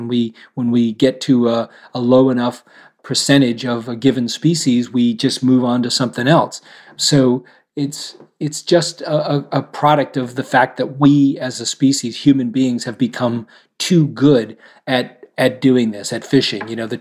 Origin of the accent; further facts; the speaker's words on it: New England, United States; I've worked with fishermen my whole life growing up in New England